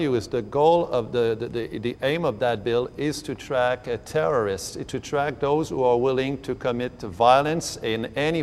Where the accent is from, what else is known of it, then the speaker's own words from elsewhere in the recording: Canada; those terrorists are willing to stop us from being what we are, from being Canadian, actually, basically.